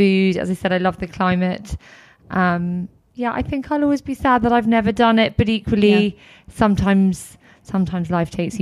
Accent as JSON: {"language": "English", "country": "Hong Kong", "tie": "born or raised there", "said": "I remember growing up in Hong Kong"}